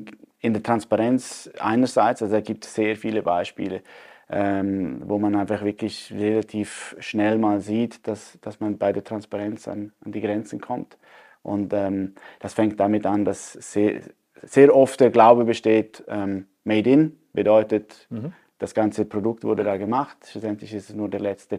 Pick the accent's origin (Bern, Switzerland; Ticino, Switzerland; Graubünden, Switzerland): Graubünden, Switzerland; Und wir haben 10, 12 Jahre in Zürich gelebt. Und wenn du in Zürich lebst als Bündner, dann bist du der Bergler.